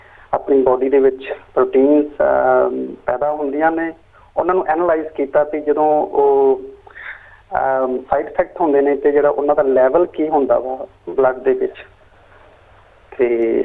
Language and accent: Punjabi; Amritsar, Punjab, India; moved away as an adult; now in Australia; ਮੈਂ ਅੰਮ੍ਰਿਤਸਰ ਤੋਂ ਬਿਲੋਂਗ ਕਰਦਾ